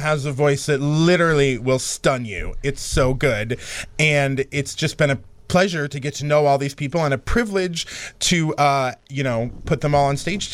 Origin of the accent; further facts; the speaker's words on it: Appleton, Wisconsin, United States; You know, I'm from Wisconsin. I have some relatives in Madison.